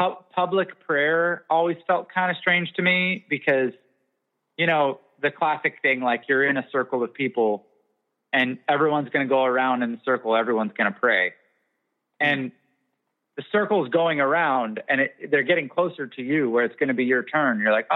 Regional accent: Canada; I'm also Canadian. So there's a cultural element to all of that.

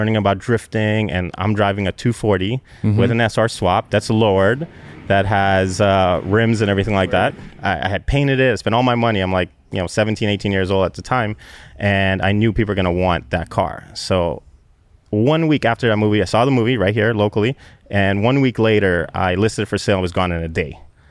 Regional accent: United States; I called them. I was like, hey, I'm from the States. I want to come look at some of your cars.

